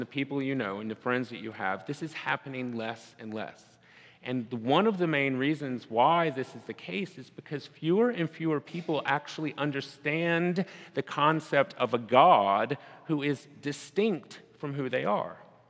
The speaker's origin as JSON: {"language": "English", "town": "Baton Rouge", "region": "Louisiana", "country": "United States", "tie": "born or raised there", "said": "I grew up in Baton Rouge, as we said, as you know, and people gave up all sorts of things after Mardi Gras."}